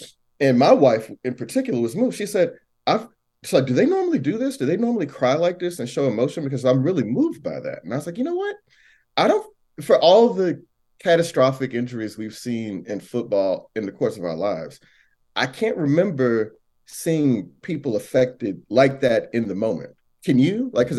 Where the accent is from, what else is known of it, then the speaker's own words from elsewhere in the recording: Missouri City, Texas, United States; from Missouri City. You know what I'm saying?